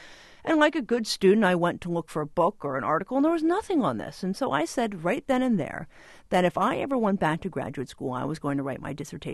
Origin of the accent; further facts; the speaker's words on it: New Jersey, United States; No, I'm a middle class kid from New Jersey. So what on earth am I doing, right?